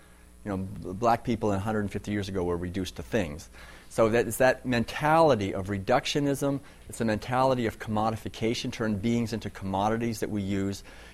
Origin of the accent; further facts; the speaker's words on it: Concord, Massachusetts, United States; born there; I was born in Concord.